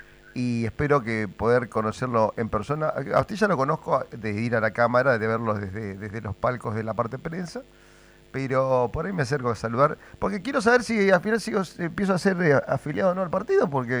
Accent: Comodoro Rivadavia, Chubut, Argentina; born there; Después de muchos años voy a viajar a mi ciudad natal, porque nací en Comodoro. Toda mi familia, la mitad está allí.

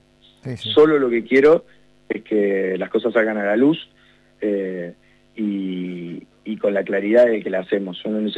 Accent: Comodoro Rivadavia, Chubut, Argentina; Yo soy un ciudadano de Comodoro, todo el mundo me conoce, camino la ciudad todos los días, y ando por mi provincia todos los días

